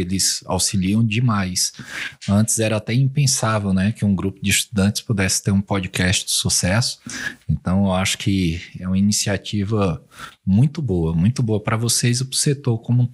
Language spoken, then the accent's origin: Portuguese; Pernambuco, Brazil; moved away; Eu vim de Pernambuco, eu vim para cá em 2001, né?